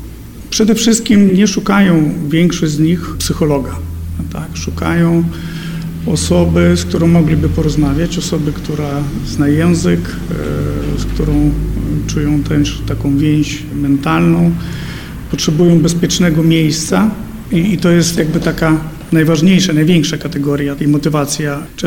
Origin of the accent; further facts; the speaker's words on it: Lviv, Lviv Oblast, Ukraine; pochodzę ze Lwowa, z rodziny polonijnej.